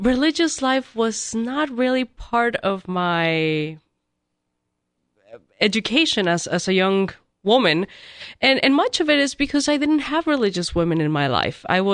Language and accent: English; El Paso, Texas, United States; also born or lived in Ciudad Juarez, Mexico; where I grew up in El Paso, Texas, in Ciudad Juarez, Mexico, two different countries, but we're dependent on each other.